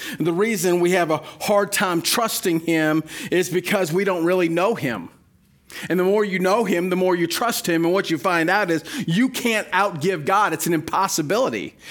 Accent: Illinois, United States; moved away; In 1982, my family moved to Ohio to live. We moved from Illinois.

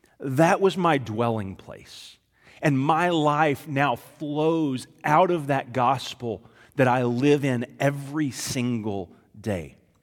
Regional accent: Texas, United States; Now, growing up as a Texan, there is only one way to answer that question.

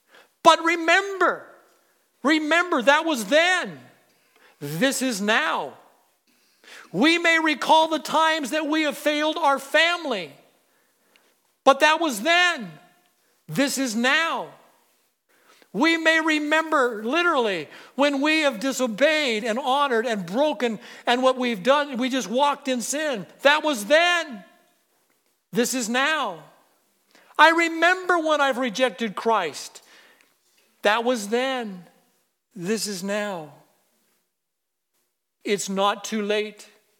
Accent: Packwood, Washington, United States; And they were in my hometown, Packwood.

